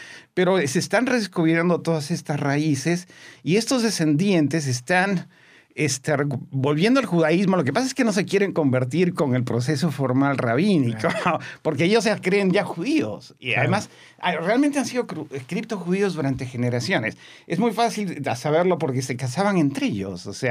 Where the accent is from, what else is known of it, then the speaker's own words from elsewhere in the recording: Peru; Pero igualmente sucede en el Perú. Tenemos grandes escritores, periodistas, gente notable.